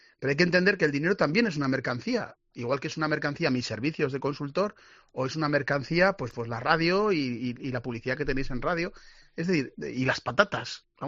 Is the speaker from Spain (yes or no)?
yes; Azagra, Navarre, Spain; Yo que soy de Azagra, como bien sabes.